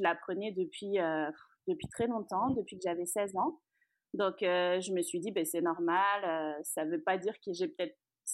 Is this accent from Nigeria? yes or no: no; France; moved away as an adult; Alors moi, j'ai 33 ans, donc je suis française, on s'est expatriée ici.